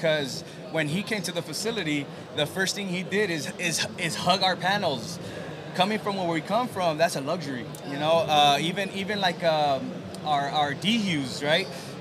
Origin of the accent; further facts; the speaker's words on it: Mexico; Being that we're from Mexico, my family comes from Zacatecas.